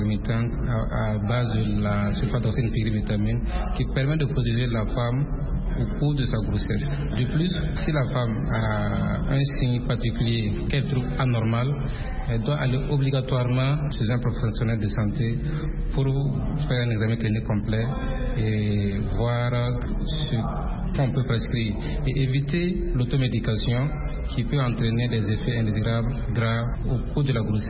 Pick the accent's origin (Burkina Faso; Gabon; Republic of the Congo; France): Burkina Faso; Chez nous, au Burkina Faso, ce sont les enfants de moins de 5 ans que le gouvernement a ciblés